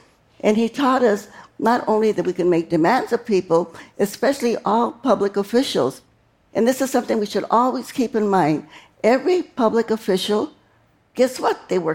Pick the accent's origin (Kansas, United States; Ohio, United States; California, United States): California, United States; Stockton; my hometown of Stockton, California.